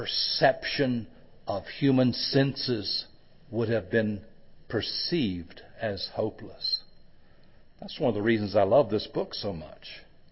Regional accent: Fayetteville, North Carolina, United States; In my hometown in Fayetteville, North Carolina, a big military town

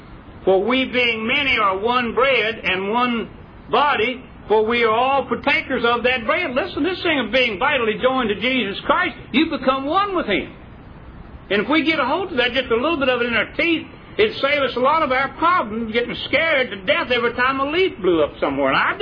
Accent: West Virginia, United States; I was born and reared in West Virginia

